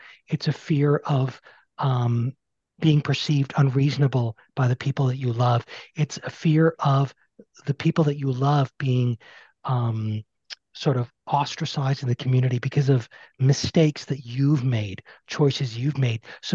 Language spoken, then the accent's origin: English; Toronto, Ontario, Canada; I'm in Canada. So pretty much Toronto, you know, the bulk of my life. And there's a big community out here.